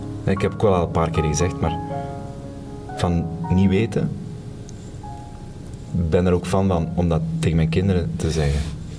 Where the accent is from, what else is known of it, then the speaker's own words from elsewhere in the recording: Sint-Niklaas, East Flanders, Belgium; En een centrumstad waar ik vandaan kom, namelijk Sint-Niklaas, waar geen hol gebeurt.